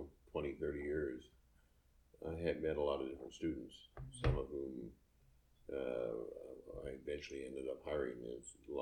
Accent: New Westminster, British Columbia, Canada; I grew up in New Westminster, actually.

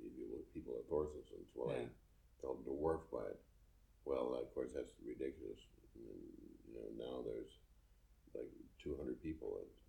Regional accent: New Westminster, British Columbia, Canada; I grew up in New Westminster, actually.

